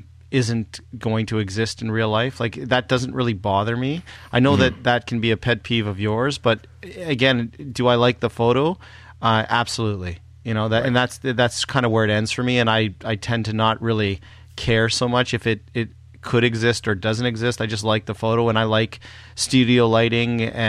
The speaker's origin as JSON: {"language": "English", "country": "Canada", "said": "Somebody had one and I wanted to get it, but of course they wouldn't sell to me for as a Canadian customer and blah blah blah."}